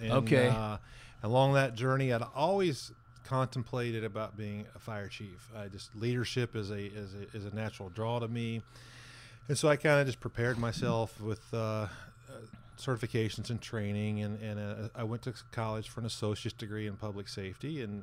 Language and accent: English; Sheridan, Indiana, United States; Yeah, you know, I grew up in Northwest Hamilton County. I'm a Sheridan kid.